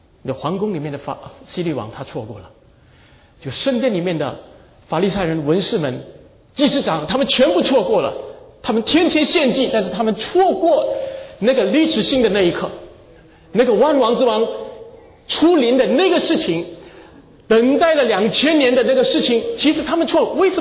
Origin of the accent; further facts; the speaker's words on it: Singapore; 其实我们新加坡人也一样